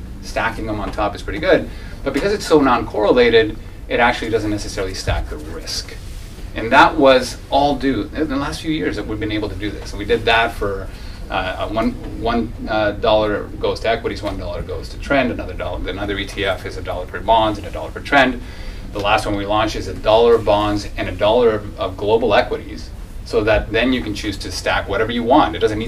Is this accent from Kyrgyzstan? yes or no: no; Peru; now in Canada; I emigrated from Peru after my family lost all their money after a 7,200% inflationary thrust that lasted 6 months. And then I got to Canada